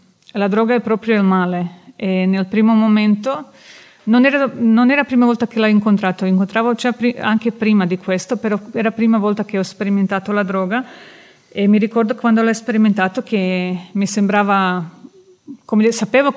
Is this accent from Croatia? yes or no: yes; Croatia; Italian is a second language; Come ho detto, sono della Croazia e con 7 anni è cominciata la guerra